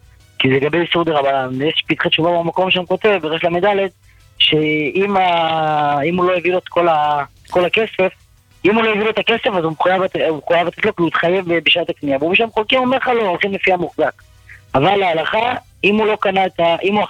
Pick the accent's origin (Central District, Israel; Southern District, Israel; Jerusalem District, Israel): Central District, Israel; Petah Tikva; אני פתח תקווה.